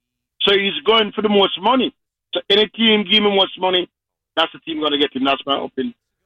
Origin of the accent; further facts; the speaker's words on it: Jamaica; accent: Jamaican; I'm a Jamaican. My accent is heavy, right?